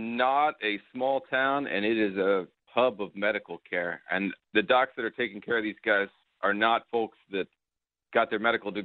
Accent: Philadelphia, Pennsylvania, United States; I would, as a Philadelphian, I would take a little bit of offense to that.

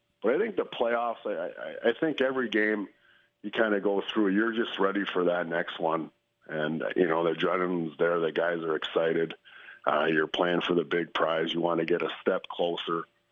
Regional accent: Canada; me being a Canadian

